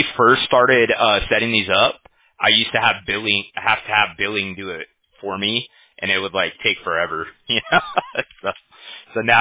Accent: Huntington Beach, California, United States; I'm from Huntington Beach, California, right?

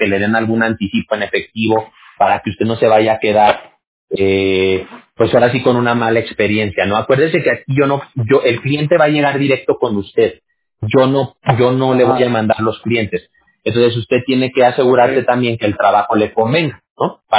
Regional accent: Aguascalientes, Mexico; now in California, United States; Yo soy de Aguascalientes. No sé si usted ubique Aguascalientes.

